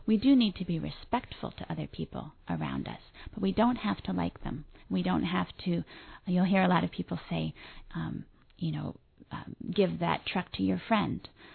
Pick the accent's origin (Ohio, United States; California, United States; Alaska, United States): Ohio, United States; Columbus; I grew up in Columbus, Ohio, and attended a school there that called the School for Young Children as a 4- and 5-year-old, and my mother still teaches there.